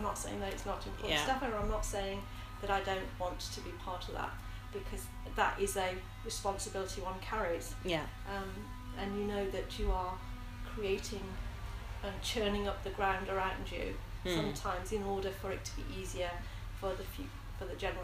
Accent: Smethwick, West Midlands, United Kingdom; I've always, whether it's been in the early days of growing up in Smethwick, I found myself trying to find justice for people, including myself.

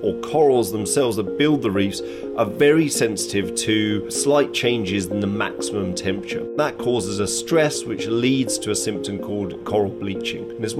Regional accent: East of England, United Kingdom; I grew up in Essex, in a coastal village, so I've always had a connection with the ocean.

